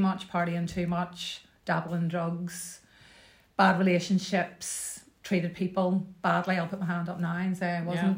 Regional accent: Cardiff, Wales, United Kingdom; born there; So, born in Cardiff, of all places.

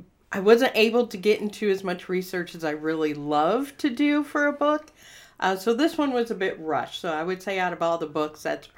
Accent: Ionia, Michigan, United States; Oh, yeah. I grew up in Ionia, Michigan. We moved into a house when I was 7 years old.

